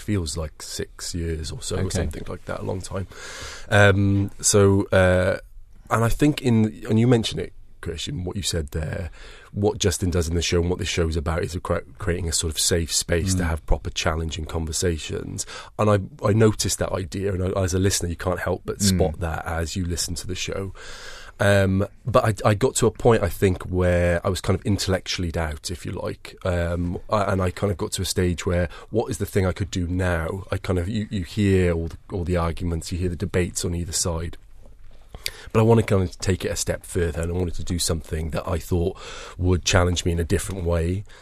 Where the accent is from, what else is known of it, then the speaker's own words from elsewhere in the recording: Wales, United Kingdom; now in South East England; Mine's because I'm Welsh.